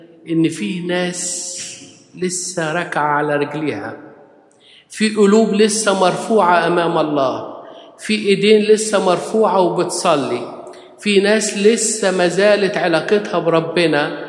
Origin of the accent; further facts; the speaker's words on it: Egypt; طب أنا يعني كمصري في حاجة استهوتني